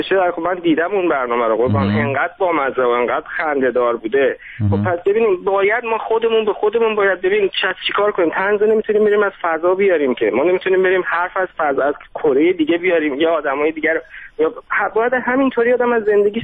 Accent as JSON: {"language": "Persian", "country": "Iran", "said": "من ببینید من خودم ترکم"}